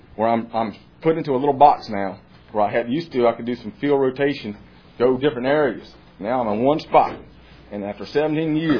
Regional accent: Chincoteague, Virginia, United States; I'm from Chincoteague, Virginia. I've dredged for the last 17, 18 years in Chincoteague Bay.

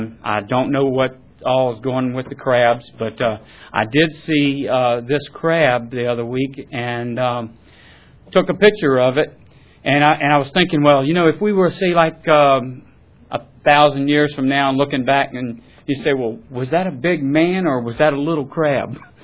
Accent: Suffolk, Virginia, United States; I'm from Suffolk, Virginia. I'm not a waterman. I'm a land surveyor.

